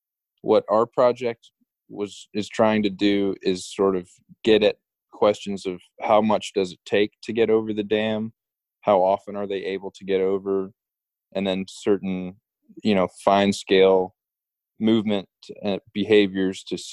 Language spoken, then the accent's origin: English; New Jersey, United States; also born or lived in Belgium; I grew up in New Jersey. Went to high school there, but I was born in Belgium. My mother's Belgian and my dad's American, and we moved to the States when